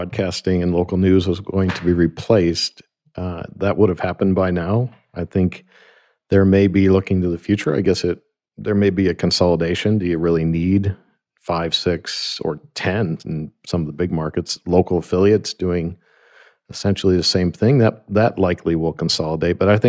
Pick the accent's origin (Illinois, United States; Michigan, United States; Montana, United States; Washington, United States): Michigan, United States; Grand Rapids; I'm from Grand Rapids, Michigan, so we're all from somewhere.